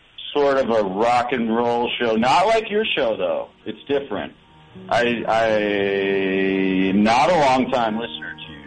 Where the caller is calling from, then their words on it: Chicago, Illinois, United States; I'm calling you from Chicago, Illinois.